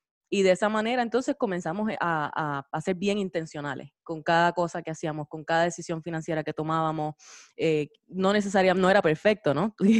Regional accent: Guayanilla, Puerto Rico; nosotros somos de Guayanilla, Puerto Rico, ¿no? Y venimos, salimos de la universidad, fuimos al colegio de Mayagüez.

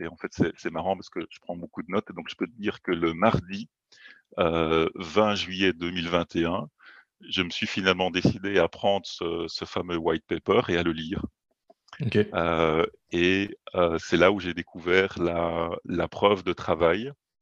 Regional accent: Belgium; Je viens effectivement de Belgique.

